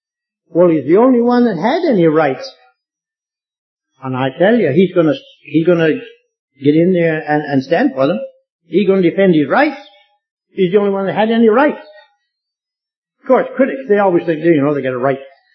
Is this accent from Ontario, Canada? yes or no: yes; Ontario, Canada; also born or lived in Cuba; But I was born and raised in Ontario, except for the 20 years we spent in Cuba.